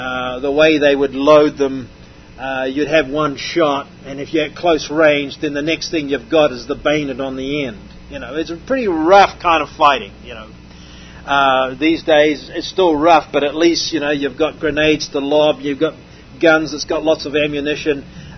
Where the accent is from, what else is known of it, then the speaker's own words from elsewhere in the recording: New Zealand; Now, I come from New Zealand.